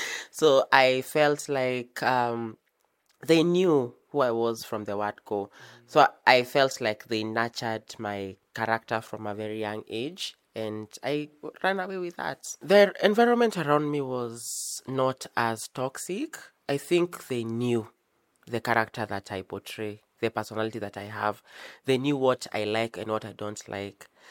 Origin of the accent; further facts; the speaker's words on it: Naivasha, Nakuru County, Kenya; now in Nairobi, Kenya; I was born and raised in Naivasha at a small estate called Lakeview Estate. I've grown up there for the entire time of my life, for the better part of my life. Yeah, and I moved back to Nairobi